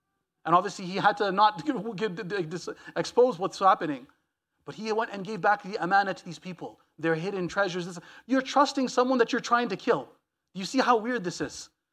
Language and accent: English; Montreal, Quebec, Canada; now in Toronto, Canada; that's what I deal with a lot in Toronto and where I grew up in Montreal